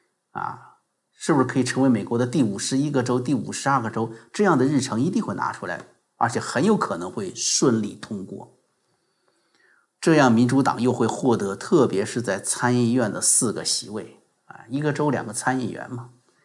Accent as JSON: {"language": "Chinese", "country": "China", "moved": "yes", "said": "我们从中国来太清楚了"}